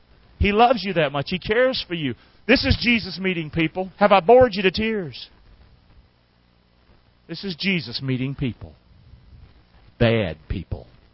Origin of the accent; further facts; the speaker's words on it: Deep South, United States; We're raised a certain way. I was raised in the Deep South. Segregated.